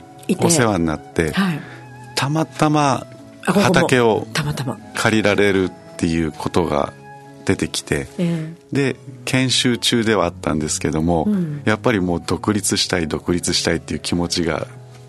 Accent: Nerima, Tokyo, Japan; 出身は練馬で、はい、大体皆さん練馬っていうと練馬大根っておっしゃる、まあまあ、はい、で僕が小さい時はもう今はほとんど畑はもうなくなってしまったんですけども、うん、僕が小さい時はまあ大根が少しあって、どちらかというとキャベツ畑が少

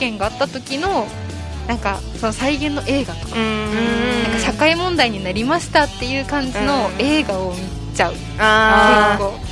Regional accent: Fukushima, Japan; born there; now in Okinawa, Japan; 私、まあ、最初の1回目の放送で福島生まれなんですっていう風に話したんだけど、うんうん、結構沖縄に引っ越してきて

